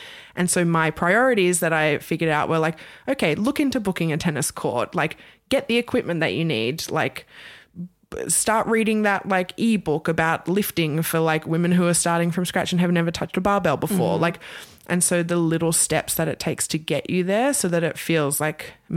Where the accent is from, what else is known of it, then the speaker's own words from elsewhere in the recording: Australia; So obviously I put in, I'm coming from Australia